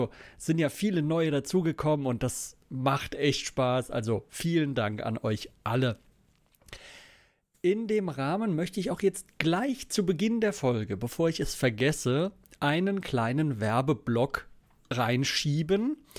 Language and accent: German; Mainz, Rhineland-Palatinate, Germany; Ich komme ja aus Mainz, also ist ja eher Südwesten.